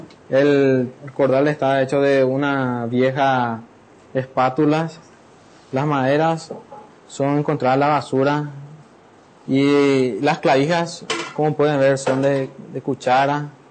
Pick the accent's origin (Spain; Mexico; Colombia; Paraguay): Paraguay; Carapeguá, Paraguarí; soy de Carapeguá y toco el violonchelo